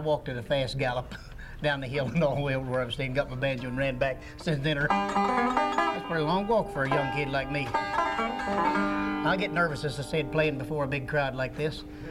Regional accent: Beckley, West Virginia, United States; except I was born in West Virginia and half-raised over around Beckley, West Virginia, if you folks know where that's at.

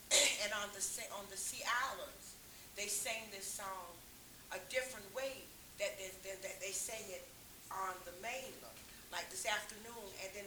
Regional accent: Georgia, United States; accent: coastal Georgia; That's my accent from that area off the coast of Georgia.

